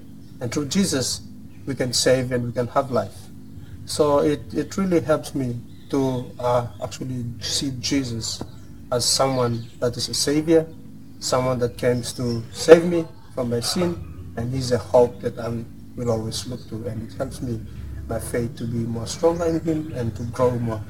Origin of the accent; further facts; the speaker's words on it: Solomon Islands; I'm from the Solomon Islands, and I've been in a family who's a Christian family, and it's 4 of us